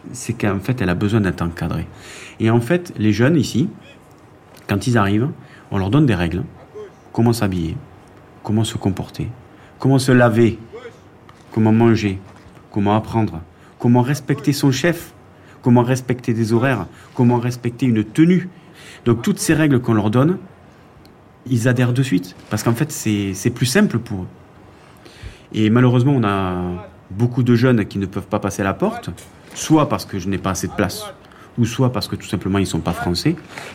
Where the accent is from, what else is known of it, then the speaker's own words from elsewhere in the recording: south of France, France; accent: southern French; Vous entendez à mon accent que je suis du sud de la France